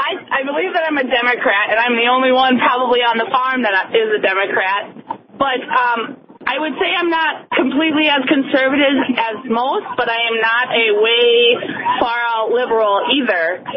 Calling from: Ardis, South Dakota, United States; From Ardis, South Dakota.

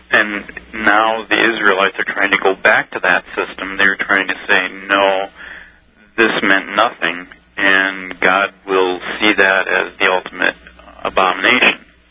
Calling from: Wisconsin, United States; Wisconsin.

